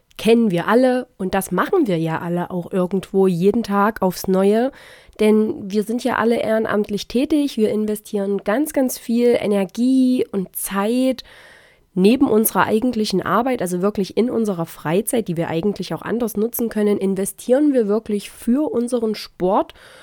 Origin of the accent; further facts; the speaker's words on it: Thuringia, Germany; eine Volti-Gruppe aus meiner Heimat Thüringen